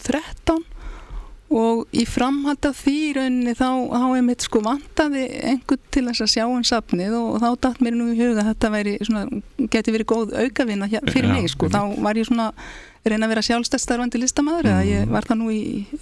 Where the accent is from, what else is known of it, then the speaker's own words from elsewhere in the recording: Garðabær, Capital Region, Iceland; ég ólst upp í Garðabænum fermdist í Garðakirkju